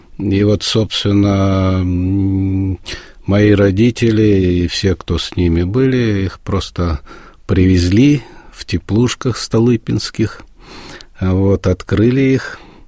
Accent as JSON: {"language": "Russian", "country": "Kazakhstan", "tie": "born or raised there", "also_born_or_lived": "Uzbekistan", "said": "И не выезжая из дому, я, так сказать, родился в Казахстане, жил в Узбекистане, а потом снова вернулся в Казахстан."}